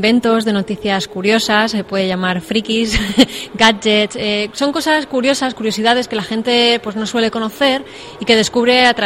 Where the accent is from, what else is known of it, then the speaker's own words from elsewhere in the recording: Alicante, Valencian Community, Spain; Yo soy de Alicante